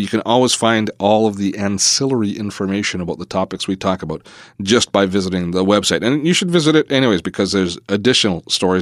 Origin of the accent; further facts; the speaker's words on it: Canada; but I got the feeling that it being a Canadian, it might not be as convenient a product for me.